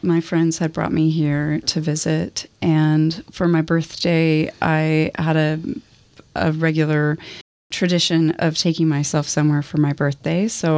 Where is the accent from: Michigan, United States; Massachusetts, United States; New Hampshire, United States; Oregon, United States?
Oregon, United States; Portland; I grew up in Portland. I grew up in the Hawthorne District, right down the street from the Baghdad Theater. And I spent, until really my late 20s, early 30s in Portland.